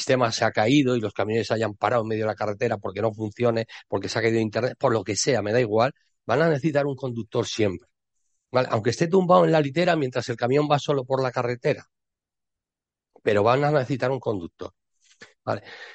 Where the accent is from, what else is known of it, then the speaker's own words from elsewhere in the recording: Spain; La cuestión es que, vale, estamos en España, somos españoles.